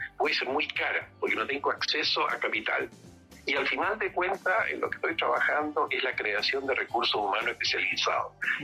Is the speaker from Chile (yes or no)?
yes; Chile; Yo creo que todo esto nos va a beneficiar como chilenos, tenemos que unificarnos.